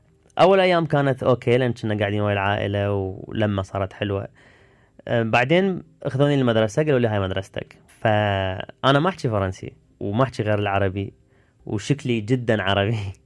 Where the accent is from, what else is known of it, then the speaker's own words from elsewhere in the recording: Tunisia; now in Belgium; يعني أنا جاي من تونس ثقافة عربية، وصل بلجيكا أشوف عادي إنه أطفالي يصادقون بعض